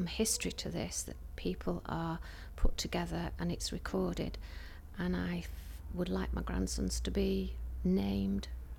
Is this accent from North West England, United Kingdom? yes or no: yes; Blackburn, North West England, United Kingdom; born there; but I was actually born in Blackburn. So I am totally from Lancashire. So I'm bringing a little bit of north down here today.